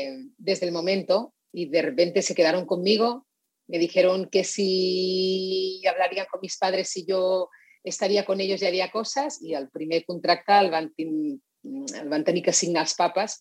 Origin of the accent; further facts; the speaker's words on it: Igualada, Catalonia, Spain; born there; also born or lived in Sitges; jo soc nascuda d'Igualada, però ja vivia a Sitges